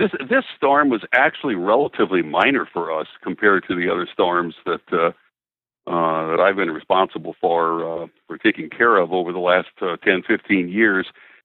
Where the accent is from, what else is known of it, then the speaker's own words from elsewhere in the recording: Midwest, United States; I'm originally from the Midwest, so I have seen the green roll clouds before.